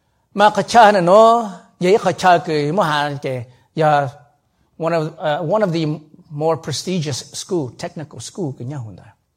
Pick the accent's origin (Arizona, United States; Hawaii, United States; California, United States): California, United States; I'm from Southern California, Orange County.